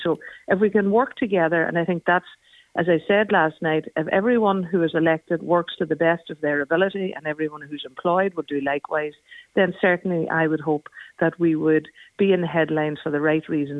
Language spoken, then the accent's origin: English; Ireland